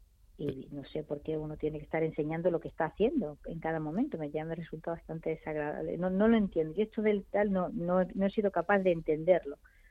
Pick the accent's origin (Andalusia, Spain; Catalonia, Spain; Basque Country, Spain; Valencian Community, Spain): Andalusia, Spain; El Borge; Mi pueblo, el Borges.